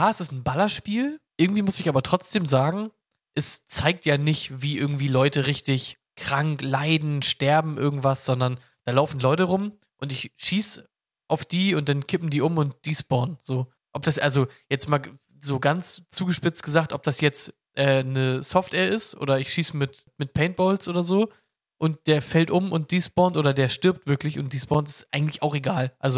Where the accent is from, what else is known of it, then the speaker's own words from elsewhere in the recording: Buxtehude, Lower Saxony, Germany; Stackmann war es ja bei uns in Buxtehude.